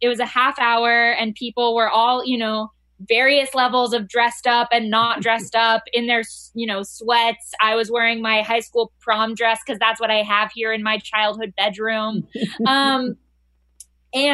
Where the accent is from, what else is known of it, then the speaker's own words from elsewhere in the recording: California, United States; now in New York, United States; I am from California and live in New York and went to school in Oregon.